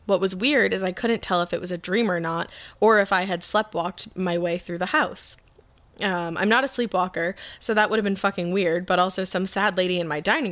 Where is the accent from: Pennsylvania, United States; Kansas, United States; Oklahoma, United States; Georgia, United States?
Pennsylvania, United States; Pittsburgh; I'm from Pittsburgh.